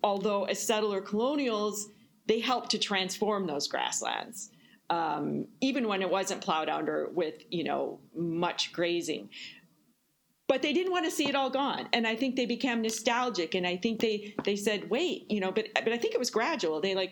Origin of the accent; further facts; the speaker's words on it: Mitchell, South Dakota, United States; I grew up in Mitchell, South Dakota, and my family, my ancestors were all settler colonials coming to the northern grasslands, to Nebraska and South Dakota.